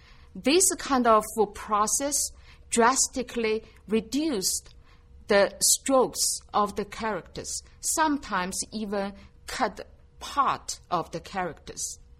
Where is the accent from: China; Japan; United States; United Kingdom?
China; Shanghai; first language Shanghainese; I'm from Shanghai, China. I speak Shanghainese.